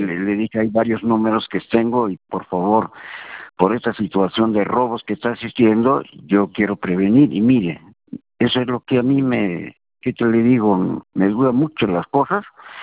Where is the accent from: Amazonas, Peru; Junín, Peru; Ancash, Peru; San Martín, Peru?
Junín, Peru; Huancayo; Yo soy de acá de Huancayo.